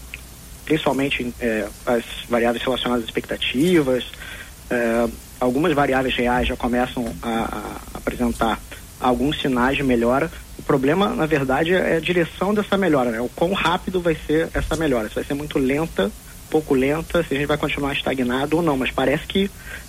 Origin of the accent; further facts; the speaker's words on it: Rio de Janeiro, Brazil; Eu sou do Rio e vejo um aumento dos preços constantes por ali